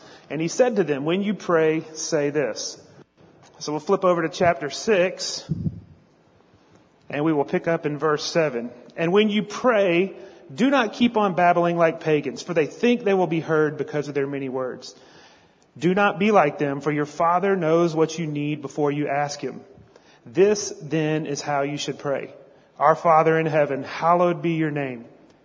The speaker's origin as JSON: {"language": "English", "town": "El Paso", "region": "Texas", "country": "United States", "said": "One time I was driving from El Paso, which is my home and where our original mission was in Juarez, still is."}